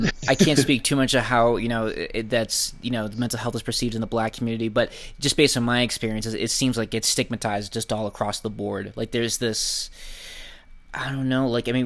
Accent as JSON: {"language": "English", "town": "Boston", "region": "Massachusetts", "country": "United States", "tie": "born or raised there", "said": "growing up in Southie, I think it's sort of a similar ballpark to where you're coming from, Mark, where, especially if you're a man, it's almost like frowned upon that you want to seek out therapy."}